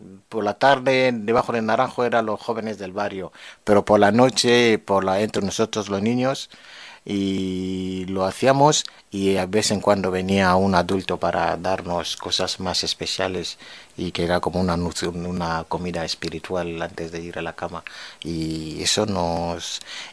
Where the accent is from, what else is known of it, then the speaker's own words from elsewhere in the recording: Republic of the Congo; del Congo, bueno, soy del Congo, de la República del Congo, no de la República Democrática del Congo